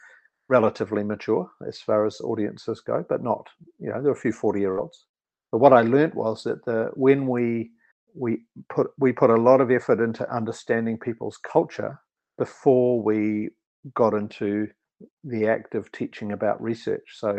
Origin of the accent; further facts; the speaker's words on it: New Zealand; And whereas we came from New Zealand going, right, we're going to workshop this with continuums.